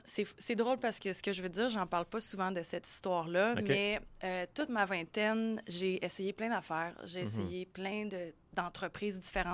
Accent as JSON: {"language": "French", "town": "Morin-Heights", "region": "Quebec", "country": "Canada", "tie": "born or raised there", "said": "J'ai grandi à Mornites, entre Mornites et Saint-Adolphe. Et puis, je viens d'une famille plutôt marginale, des artistes"}